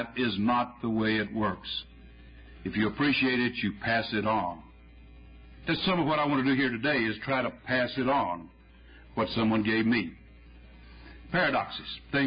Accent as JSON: {"language": "English", "region": "North Carolina", "country": "United States", "said": "Here I am from North Carolina, fellowshipping, breaking bread, sharing with fellow alcoholics in Washington, D.C."}